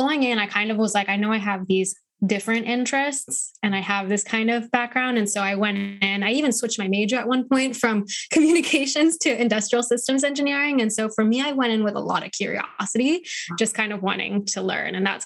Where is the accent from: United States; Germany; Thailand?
Thailand; English is a second language; So there is, like, I'm Thai Indian, so I born in Thailand. I have Thai passport, Thai nationality, but my ethnicity is Indian. So my family is Punjabi, but we've been here for generations.